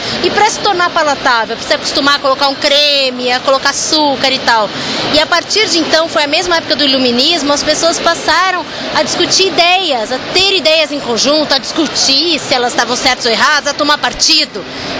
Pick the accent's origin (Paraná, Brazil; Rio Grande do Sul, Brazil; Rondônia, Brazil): Paraná, Brazil; Curitiba; now in São Paulo, Brazil; E eu vim de Curitiba para São Paulo, foi aqui que eu descobri cultura web, de fato.